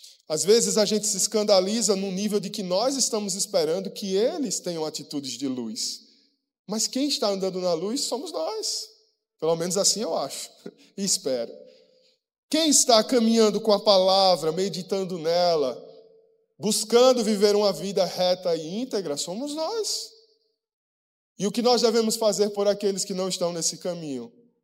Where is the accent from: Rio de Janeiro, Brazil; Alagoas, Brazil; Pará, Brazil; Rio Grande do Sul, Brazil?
Alagoas, Brazil; Somos brasileiros, somos nordestinos, somos alagoanos e temos a nossa cultura pertencente a essa identidade.